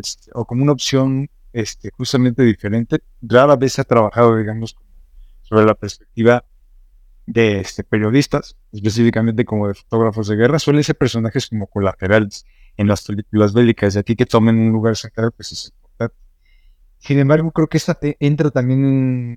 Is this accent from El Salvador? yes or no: no; Mexico; obviamente con la que nosotros como mexicanos podemos también como...